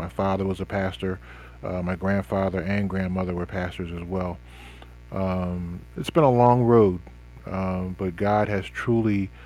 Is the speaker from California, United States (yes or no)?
no; Cheltenham, Pennsylvania, United States; also born or lived in Levittown; Growing up, I grew up in Cheltenham. I went to the Cheltenham School District. But I graduated from the Chamonix area. I moved out there to Levittown